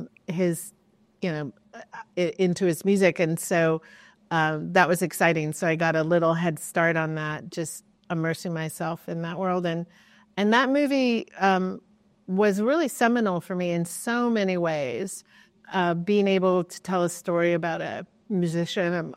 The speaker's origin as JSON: {"language": "English", "town": "New York City", "region": "New York", "country": "United States", "tie": "born there", "said": "I was born in New York City in the West Village at the time when … was living in the West Village"}